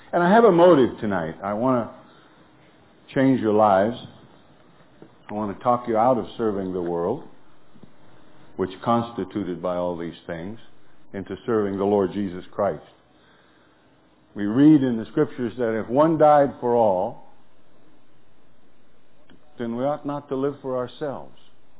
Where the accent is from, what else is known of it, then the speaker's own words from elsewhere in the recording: North Dakota, United States; We're here from North Dakota, and the ground freezes to a depth of 6 feet there. So we're glad to be here in sunny New York.